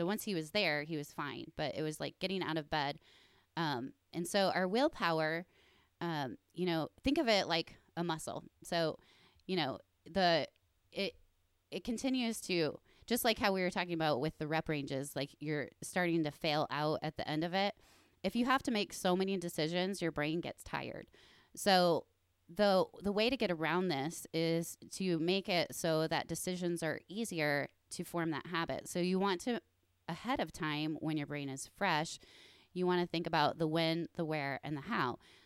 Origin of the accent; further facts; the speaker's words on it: Indiana, United States; I have my MPC Indiana meeting this weekend. So I'm excited to get back to my home state and see all of my MPC peeps.